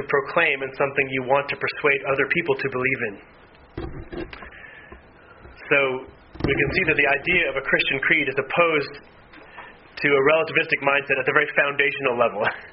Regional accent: New England, United States; And then lots of other places too, but I'm from New England

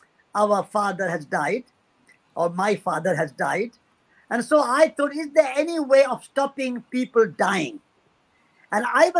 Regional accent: Rajasthan, India; I was born in India, in the state of Rajasthan. And I grew up there in the deserts of Rajasthan.

